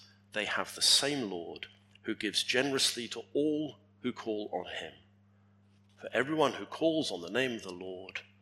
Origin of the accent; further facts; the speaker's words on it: York, Yorkshire and the Humber, United Kingdom; I was brought up in York, and the year 1190 is etched into my memory from local history lessons.